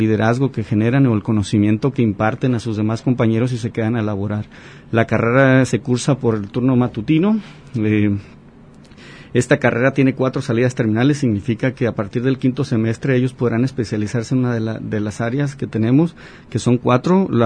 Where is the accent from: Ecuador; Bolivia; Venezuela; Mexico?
Mexico; nosotros como mexicanos pues salgamos de este estrés de la pandemia